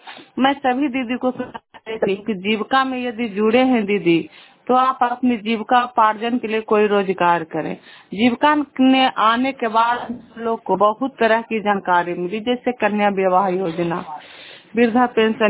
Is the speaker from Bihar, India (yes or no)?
yes; Bihar, India; घर पर पनौसा, पोस्ट मच्छल दीहा, जिला नालंदा, प्रखंड नूरसराय के निवासी हूँ।